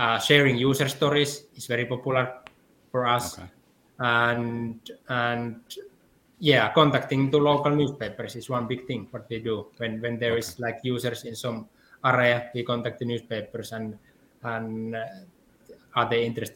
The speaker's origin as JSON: {"language": "English", "town": "Tampere", "region": "Pirkanmaa", "country": "Finland", "said": "I come from Tampere, Finland."}